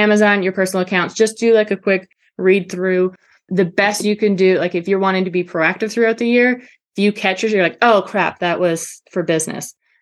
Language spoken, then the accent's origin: English; Canada; now in Georgia, United States; sorry, I'm Canadian, so there's my, but I live in Georgia now.